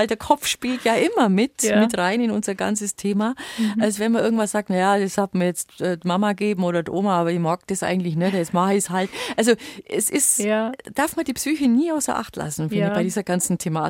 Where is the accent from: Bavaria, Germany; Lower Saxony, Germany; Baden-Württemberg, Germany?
Bavaria, Germany; Ist auch bei uns im Allgäu zum Beispiel für viele Bäuerinnen ein bisschen ein Standbein geworden.